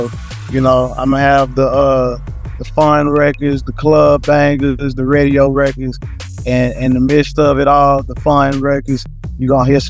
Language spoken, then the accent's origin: English; Orange, Texas, United States; Nah, I'm originally from Orange, Texas.